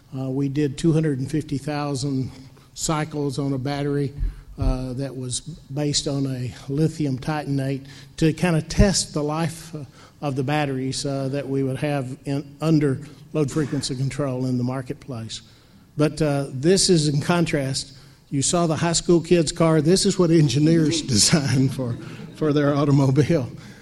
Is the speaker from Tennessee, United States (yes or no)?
yes; Chattanooga, Tennessee, United States; This is my hometown, Chattanooga, Tennessee.